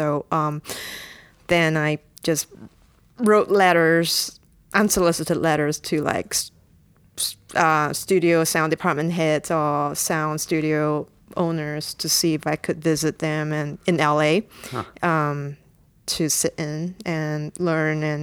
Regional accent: Singapore; I'm from Singapore

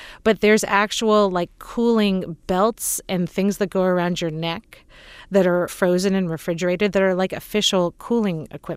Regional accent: California, United States; now in Los Angeles, United States; Yeah, well, look, I'm from the Bay. I live in Los Angeles now, and I was surprised.

